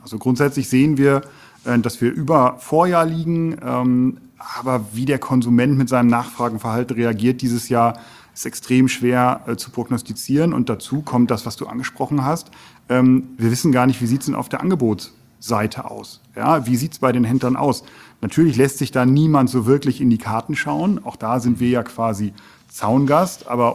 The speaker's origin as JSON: {"language": "German", "region": "North Rhine-Westphalia", "country": "Germany", "said": "Für mich als Westfale, ja, nah am Rheinland"}